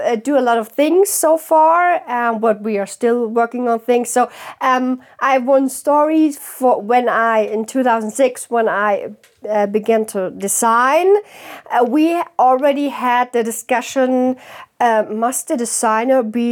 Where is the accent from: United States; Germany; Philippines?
Germany; English is a second language; I'm coming from Germany and in big cities it's okay, but I'm also living in a small village